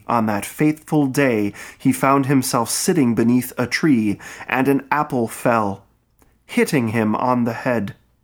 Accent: Midwest, United States; probably because I'm from the Midwest, and I like treats.

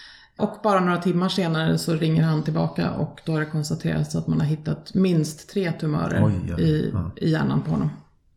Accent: Stockholm, Stockholm County, Sweden; Ja, född och uppvuxen i södra Stockholm.

